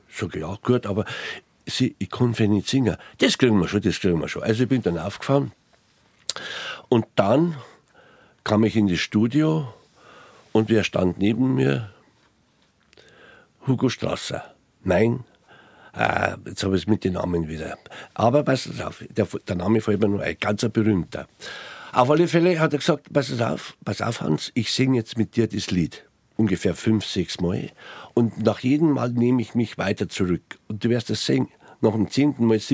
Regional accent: Bavaria, Germany; accent: Bavarian; mit meinem schönen bayerischen Dialekt

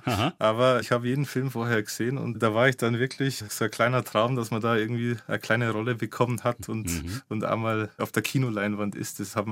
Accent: Großweil, Bavaria, Germany; Ich komme aus Großweil, bin da in Zell aufgewachsen. Das ist so ein ganz noch kleineres Dorf.

